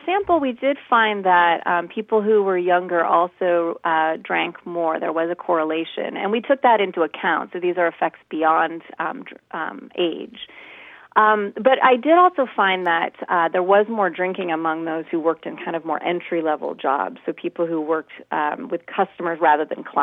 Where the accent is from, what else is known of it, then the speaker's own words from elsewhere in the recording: Gresham, Oregon, United States; I grew up in Oregon in the Gresham area and started out working in a retail store and a restaurant, and then ended up working in a Starbucks in Portland area.